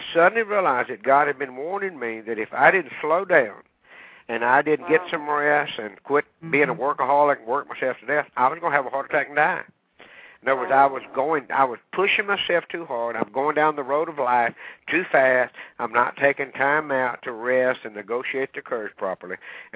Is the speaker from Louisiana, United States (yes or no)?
yes; Louisiana, United States; We're from Louisiana, and very common for the Cajun people.